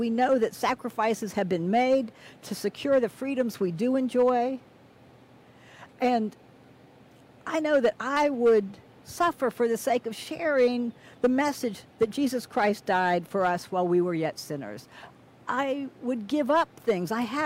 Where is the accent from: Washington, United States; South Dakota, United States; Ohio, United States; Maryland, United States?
Maryland, United States; I remember going to see the fireworks when I was growing up near Cabin John Park